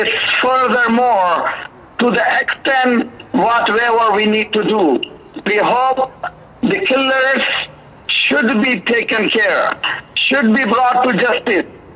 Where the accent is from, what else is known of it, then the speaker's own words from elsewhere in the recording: Canada; We demand as Canadian to come up and help those who are defenseless people